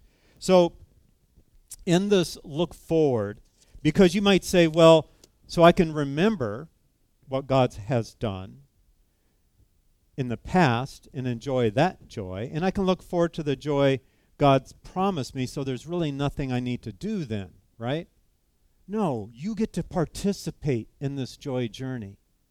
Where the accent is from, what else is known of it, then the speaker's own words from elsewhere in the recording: California, United States; And I grew up in California, and I've been through the Mojave Desert